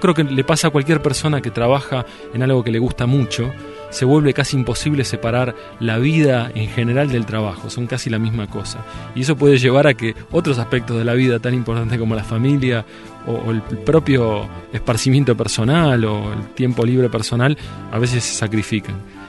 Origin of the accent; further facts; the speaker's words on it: Buenos Aires, Argentina; now in San Luis, Argentina; Me crié en Buenos Aires, en la capital, pero hace 4 años vivo en San Luis, por una decisión más que nada familiar. Con mi esposa nos vinimos a San Luis y nos radicamos acá